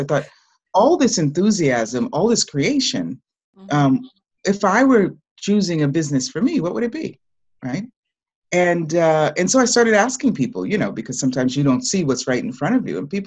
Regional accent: Boston, Massachusetts, United States; born there; she was born in Serbia and I was born in Boston in the United States

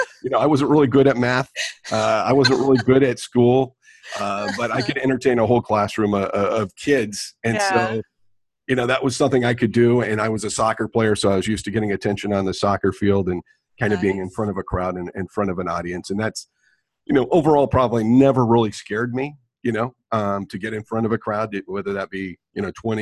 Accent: Chico, California, United States; Grew up yeah. in Chico.

